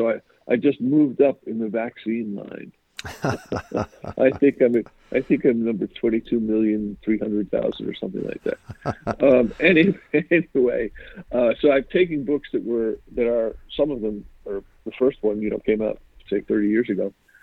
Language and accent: English; Queens, New York, United States; I grew up in Queens, New York, mm-hmm. and my parents were Irish, and so I grew up in this kind of talk about elsewhere.